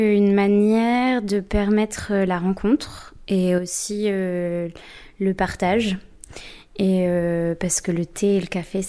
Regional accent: Pontfarcy, Normandy, France; Je suis née en Normandie, j'ai grandi à Pontfarcy et j'ai été à l'école à Tessy également

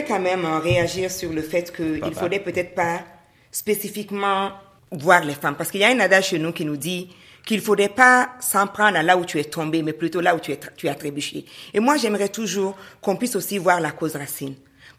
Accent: Mali; Parce que chez nous, au Mali, la femme, elle est toujours sous l'autorité d'un homme.

